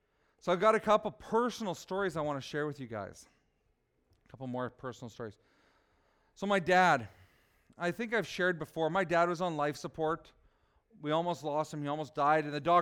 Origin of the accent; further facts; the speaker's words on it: the South, United States; accent: Southern; Picture my southern accent right now when I say Bubba and all that.